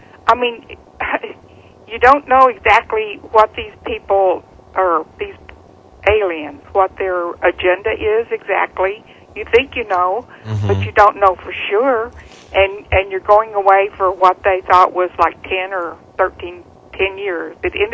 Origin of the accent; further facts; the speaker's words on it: Arkansas, United States; Hi, Kevin. It's … the infamous person from Arkansas.